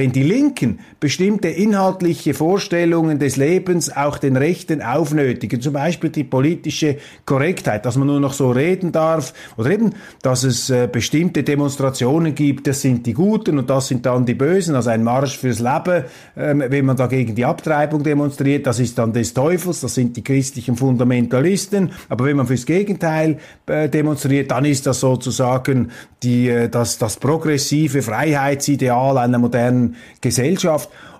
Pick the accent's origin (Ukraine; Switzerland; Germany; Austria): Switzerland; Ich muss Ihnen sagen, als Schweizer glaube ich, haben wir ein Interesse daran